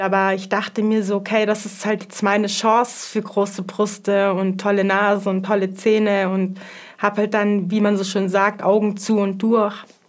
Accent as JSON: {"language": "German", "region": "Bavaria", "country": "Germany"}